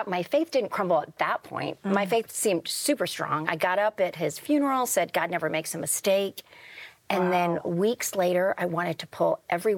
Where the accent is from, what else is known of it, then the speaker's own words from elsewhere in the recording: India; born there; I was born in India, and I got polio when I was 3 months old.